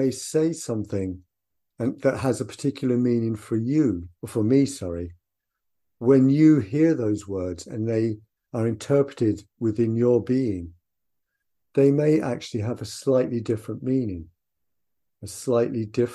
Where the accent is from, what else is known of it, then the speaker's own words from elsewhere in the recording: Ireland; moved away as an adult; now in England; I was born in England to Irish parents. I moved back when I was a child to Ireland. Lived in Ireland till I was about 25, and then have since lived here for over 35 years. So, in one sense, I've lived more time in England. But my perception is of myself as Irish.